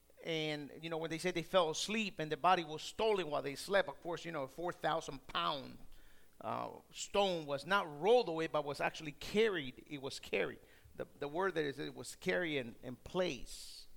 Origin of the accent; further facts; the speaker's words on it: Guatemala; I'm from Guatemala, and, you know, some of you are also here from other countries